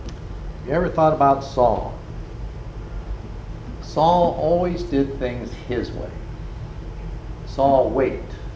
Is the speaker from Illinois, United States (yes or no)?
no; Ohio, United States; moved away as an adult; Anybody that knows Mary Jo and I know that we came from Northeast Ohio. I got transferred out here for work.